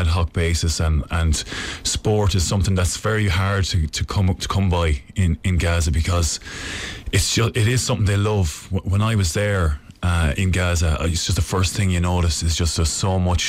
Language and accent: English; Nenagh, Tipperary, Ireland; We're going to base them in Tipperary in Nenagh, my hometown.